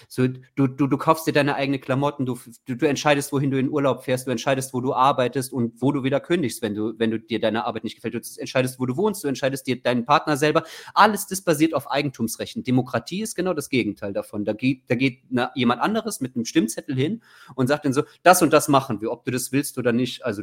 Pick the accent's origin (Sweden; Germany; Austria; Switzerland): Germany; Trier, Rhineland-Palatinate; ich komme aus Trier